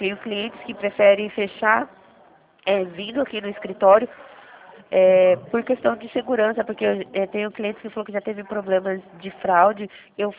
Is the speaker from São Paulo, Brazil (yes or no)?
yes; Jundiaí, São Paulo, Brazil; Eu sou de Jundiaí.